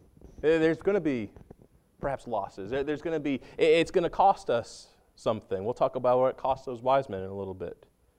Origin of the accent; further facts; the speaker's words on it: New England, United States; I grew up in New England, so I liked to rake up the leaves in the fall